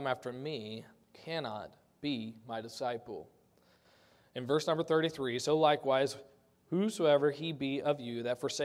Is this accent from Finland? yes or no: no; Ohio, United States; also born or lived in Boise / Spokane / Arizona; I moved around a lot. I was born in Boise, Idaho, and then my family lived in Spokane for a little while. And then we moved to Arizona and to Ohio, which is where I claim.